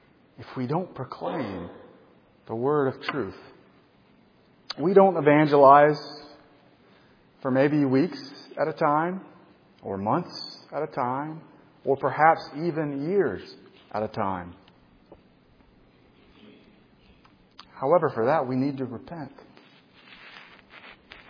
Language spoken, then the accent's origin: English; Gulf Shores, Alabama, United States; When this young man came to the beach, I'm from Gulf Shores, do you remember?